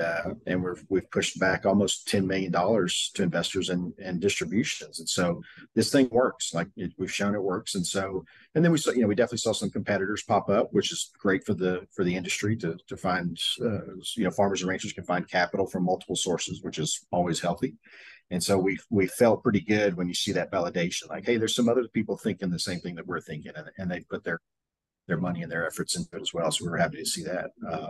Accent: Southeast, United States; So I grew up country boy in the Southeast. I came to Texas A&M a million years ago for my undergrad

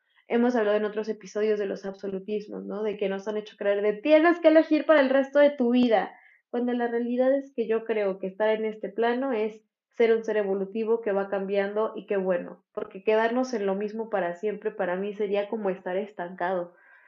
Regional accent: State of Mexico, Mexico; moved away; Conforme fui creciendo, entré a la universidad, me mudé lejos del Estado de México

